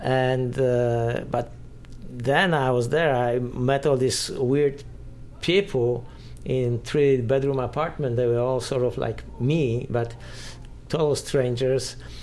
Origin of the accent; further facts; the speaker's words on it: France; first language French; English is a second language; moved away as an adult; now in United States; And I came here from France speaking French, didn't speak English.